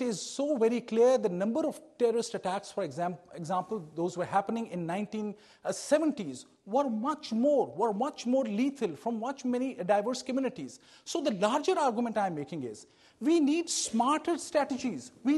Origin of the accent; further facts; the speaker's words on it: Pakistan; now in United States; I am, as a Pakistani-American, interested in those people who are attacking or who are posing a direct threat to the United States.